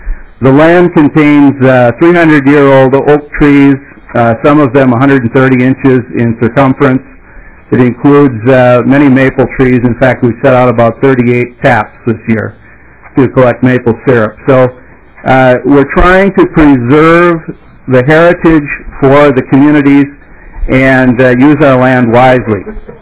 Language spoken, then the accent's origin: English; Corcoran, Minnesota, United States; from Corcoran, Minnesota.